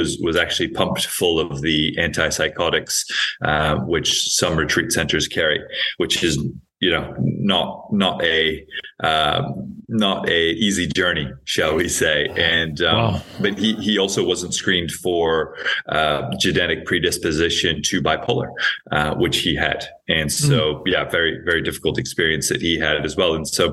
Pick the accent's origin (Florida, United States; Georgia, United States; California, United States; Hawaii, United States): Hawaii, United States; And from what I had seen in my friends' groups growing up in Hawaii, there was a lot of darkness around all substances, broadly speaking.